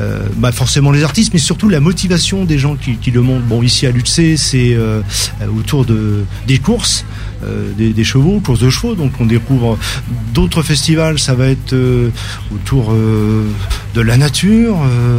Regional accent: Bordeaux, Nouvelle-Aquitaine, France; j'ai oublié de préciser parce qu'on vient de Bordeaux, donc 33

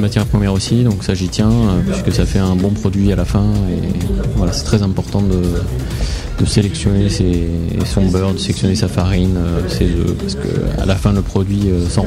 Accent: Limoges, Nouvelle-Aquitaine, France; Donc, je suis de Limoges, à côté de Limoges.

